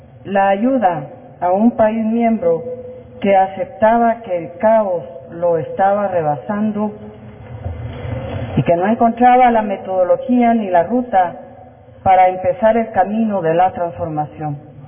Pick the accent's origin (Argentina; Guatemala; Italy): Guatemala; somos los guatemaltecos los únicos responsables de llevar a cabo esta titánica tarea